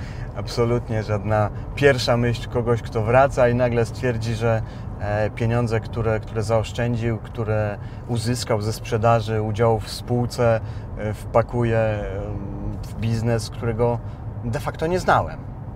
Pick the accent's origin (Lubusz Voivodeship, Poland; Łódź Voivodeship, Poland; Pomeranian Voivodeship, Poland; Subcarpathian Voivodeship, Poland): Pomeranian Voivodeship, Poland; Władysławowo; Ja sam pochodzę z Władysławowa